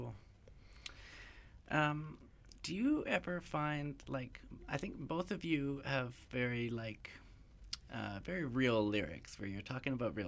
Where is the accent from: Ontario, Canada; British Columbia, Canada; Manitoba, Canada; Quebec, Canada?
British Columbia, Canada; Victoria; I grew up in Victoria